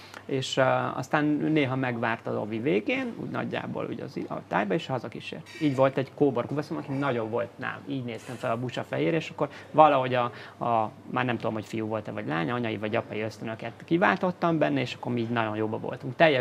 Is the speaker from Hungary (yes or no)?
yes; Miskolc, Borsod-Abaúj-Zemplén, Hungary; Én Miskolcon születtem